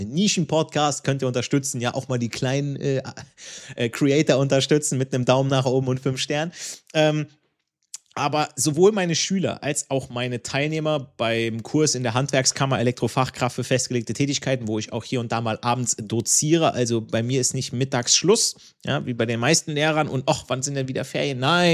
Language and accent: German; Berlin, Germany; Icke bin Berliner.